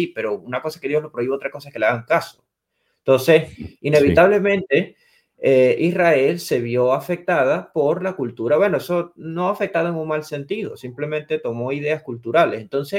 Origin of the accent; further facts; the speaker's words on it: Venezuela; moved away as an adult; also born or lived in Scotland; yo soy venezolano, yo nací en Venezuela, pero yo me mudé a los 19, 20 años a Escocia. Actualmente tengo 26 años y yo pues estuve 6 años en Europa.